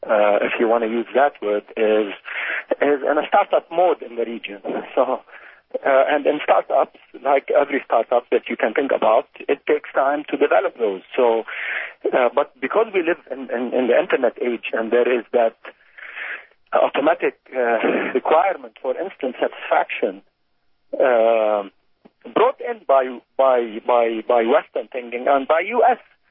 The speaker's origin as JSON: {"language": "English", "country": "Jordan", "said": "In Jordan, my home country where I am today"}